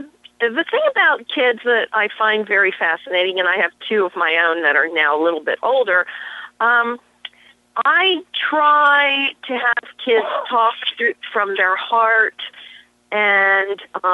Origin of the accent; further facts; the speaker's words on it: Harrisburg, Pennsylvania, United States; I'm from Harrisburg, PA.